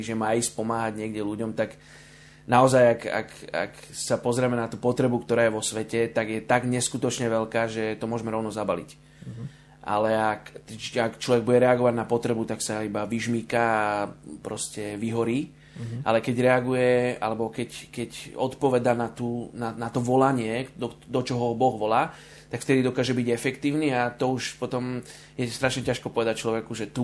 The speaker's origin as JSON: {"language": "Slovak", "town": "Bratislava", "region": "Bratislava Region", "country": "Slovakia", "tie": "born or raised there", "said": "ja som vyrastal vo Vrakuni"}